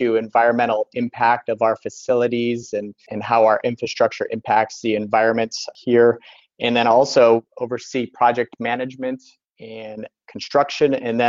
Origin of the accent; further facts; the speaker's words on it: Ohio, United States; Originally in Northwest Ohio, I grew up on the Great Lakes. I spent many days, nights on the western basin of Lake Erie working on boats and have quite a bit of maritime background.